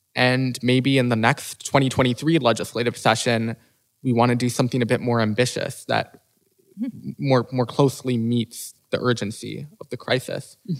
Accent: West Lafayette, Indiana, United States; I'm from West Lafayette and I don't live near a coal plant that is polluting my air.

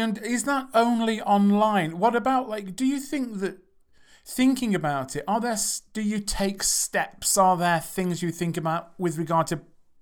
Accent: England, United Kingdom; Thought they didn't, because we're English. We don't do that. It's too direct.

